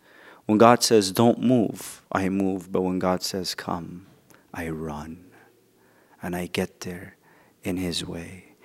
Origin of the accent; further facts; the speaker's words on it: Egypt; now in United States; I grew up in Egypt. I got beat up, all right?